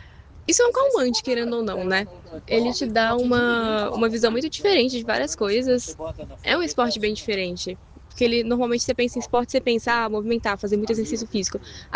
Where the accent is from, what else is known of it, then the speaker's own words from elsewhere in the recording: São José do Rio Preto, São Paulo, Brazil; also born or lived in Rio de Janeiro; Eu nasci no Rio de Janeiro, mas eu morava no interior de São Paulo.